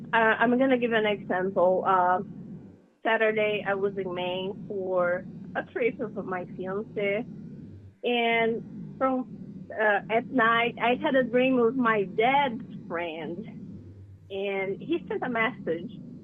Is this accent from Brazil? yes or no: yes; Brazil; now in Bristol, United States; I'm from Brazil, so, but I live here in Bristol, Connecticut. So then my parents became Buddhist. Then, of course, I became Buddhist.